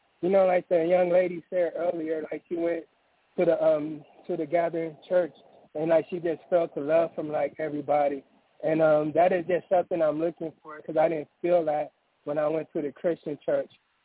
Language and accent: English; Los Angeles, California, United States; I'm from Southern California, L.A. I'm 40. I grew up in when they, you know, pushed the drugs and all that.